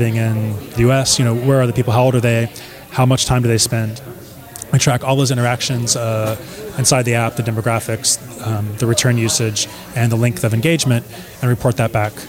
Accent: Texas, United States; now in San Francisco, United States; I grew up in Texas. I'm living in San Francisco now.

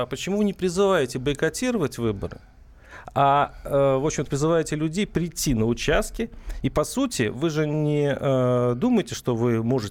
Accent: Tver, Tver Oblast, Russia; Я сам из Твери, я знаю, что вы были недавно в Твери.

